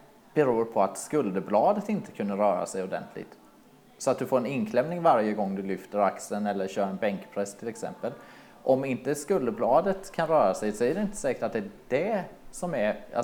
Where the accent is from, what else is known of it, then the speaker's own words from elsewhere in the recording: Alstermo, Kronoberg County, Sweden; jag är från början från Småland, ner från Alstermo, ett litet samhälle där. Mycket stolt över detta.